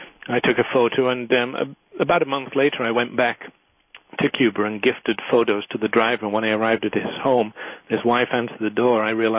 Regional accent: England, United Kingdom; because I'm English and I don't know my American car models

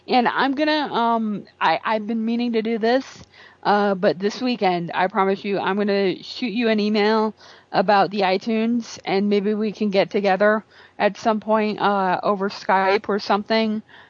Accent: New Haven, Connecticut, United States; when I go home back to Connecticut, my birthplace, I was born in New Haven, Connecticut.

